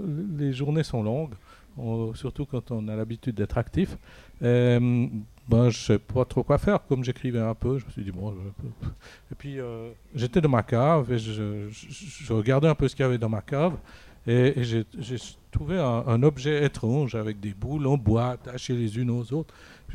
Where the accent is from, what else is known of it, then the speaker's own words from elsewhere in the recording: Switzerland; J'ai d'abord travaillé comme je suis suisse, j'ai d'abord travaillé dans une banque, évidemment.